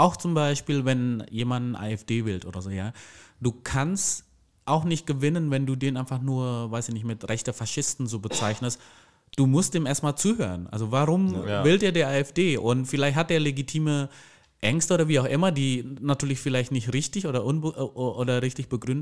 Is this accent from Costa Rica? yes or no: no; Indonesia; now in Germany; ich bin ja in Indonesien aufgewachsen und da bin ich ja kein Minderheit sozusagen.